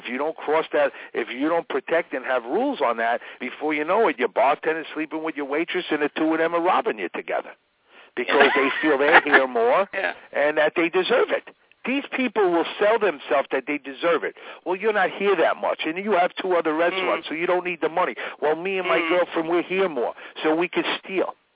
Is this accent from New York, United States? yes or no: yes; Queens, New York, United States; I had the one restaurant in Bayside. I grew up in Flushing, Queens.